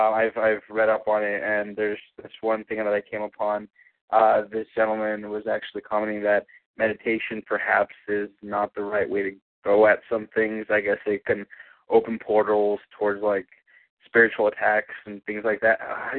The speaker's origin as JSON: {"language": "English", "town": "Liberal", "region": "Kansas", "country": "United States", "said": "I am from Liberal, Kansas."}